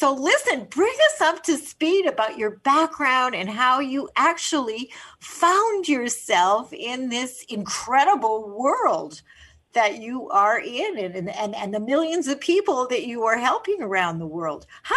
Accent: Canada; I am Canadian

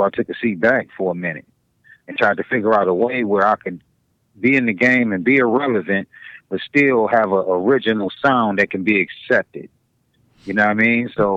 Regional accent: Westland, Michigan, United States; No, I grew up in Westland.

